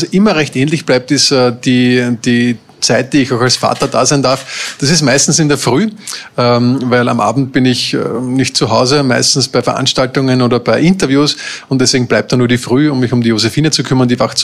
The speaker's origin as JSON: {"language": "German", "region": "Vienna", "country": "Austria", "tie": "born or raised there", "said": "Bin in Wien geboren, bin dann nach dem Bundesheer zum Studieren wieder nach Wien zurückgekehrt."}